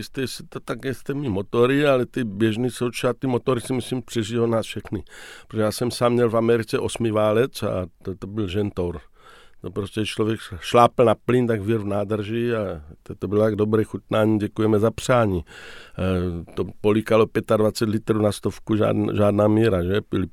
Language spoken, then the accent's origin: Czech; Brno, South Moravian Region, Czechia; Emigraci, když jsme Brňáci spolu mluvili